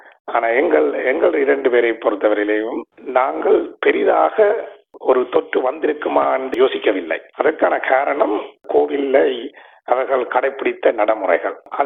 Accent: Sri Lanka; நான் ஒரு ஸ்ரீலங்கன்

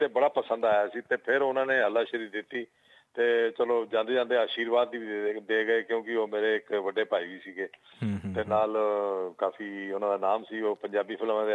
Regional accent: Sri Ganganagar, Rajasthan, India; ਮੈਂ ਸ੍ਰੀ ਗੰਗਾਨਗਰ ਰਾਜਸਥਾਨ ਦਾ ਰਹਿਣ ਵਾਲਾ।

